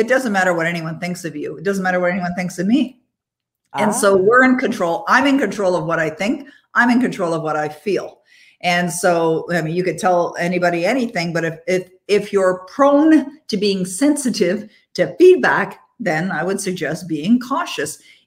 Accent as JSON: {"language": "English", "region": "Ontario", "country": "Canada", "said": "I don't live in the United States. I'm a Canadian. I live in the nation's capital of city of Ottawa"}